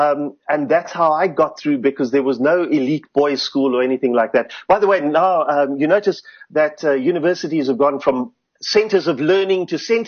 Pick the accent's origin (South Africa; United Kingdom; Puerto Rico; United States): South Africa; Cape Town, Western Cape; I grew up in Goodwood, working class Cape Town.